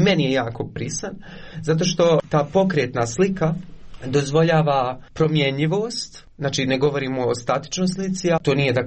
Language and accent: Bosnian; Konjic, Bosnia & Herzegovina; also born or lived in Eisenach, Germany; Mene kad neko pita odakle si, ja uvijek kažem iz Bosne i Hercegovine, zato što ja ne znam da se definišem.